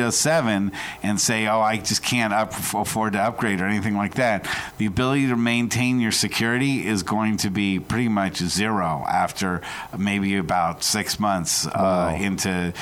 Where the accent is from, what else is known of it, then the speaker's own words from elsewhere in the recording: California, United States; And then when I grew up here in Marin County, I used the I worked at my mom took me to the Marin Computer Center here in Terra Linda.